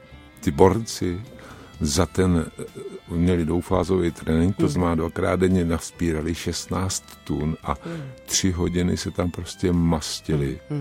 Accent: Zlín Region, Czechia; Ale já jsem v Valach, my se rodíme s lyžema na nohou.

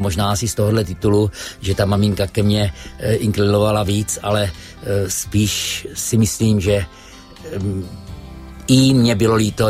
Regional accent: Zlín Region, Czechia; od té doby jsem byl spíš ve světě a moje rodná Víska oslavovala 700 let vzniku

